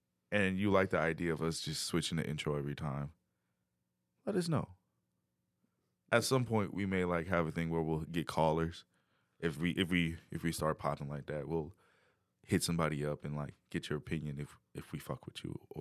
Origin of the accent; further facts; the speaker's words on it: Detroit, Michigan, United States; A lot of you probably don't know this, but I'm from Detroit. I'm a proud Lions fan